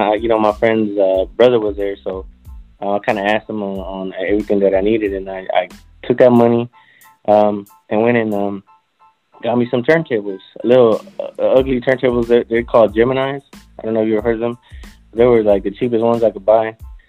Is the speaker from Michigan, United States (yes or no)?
no; Dallas, Texas, United States; I'm from Dallas, Texas.